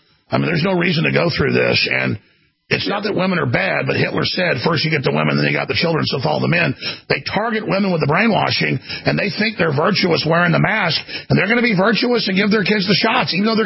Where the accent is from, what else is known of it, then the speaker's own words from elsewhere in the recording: Dallas, Texas, United States; When I grew up in Dallas, it was the end of males being males.